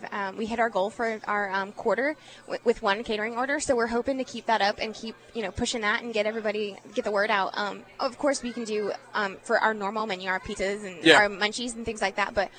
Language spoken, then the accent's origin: English; Lynbrook, New York, United States; I'm from New York.